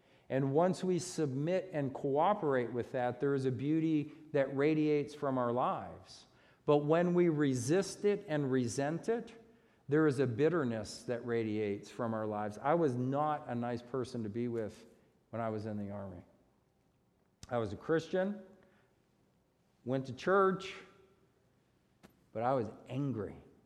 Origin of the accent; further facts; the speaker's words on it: United States; You know, as an American, what's the big deal?